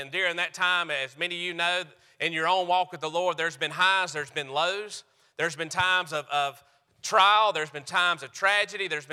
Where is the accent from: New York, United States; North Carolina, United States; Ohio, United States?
North Carolina, United States; I've been here in Georgia. I'm from North Carolina.